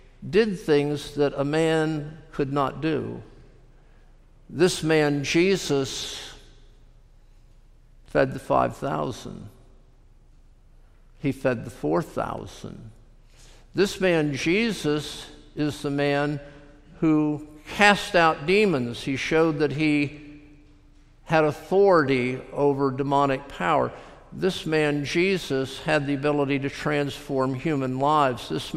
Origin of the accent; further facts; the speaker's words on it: Florida, United States; Growing up in South Florida, we were under somewhat the aura of a missionary to Miami whose name was Dan Iverson.